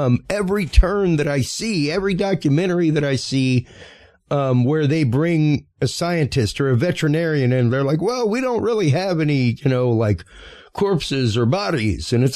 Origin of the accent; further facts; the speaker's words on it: Louisiana, United States; I'm Cajun, man. My people, like, I have people in my family that grew up trapping.